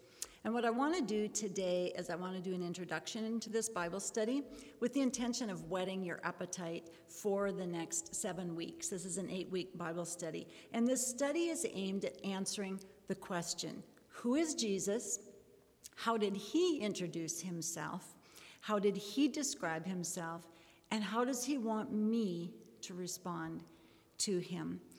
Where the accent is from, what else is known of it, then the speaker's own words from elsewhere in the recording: Minnesota, United States; I am originally from Minnesota.